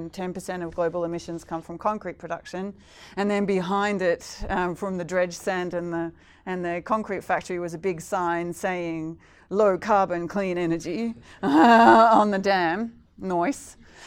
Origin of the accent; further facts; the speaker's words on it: Queensland, Australia; which I'm from Queensland, so I know is a bad idea, right?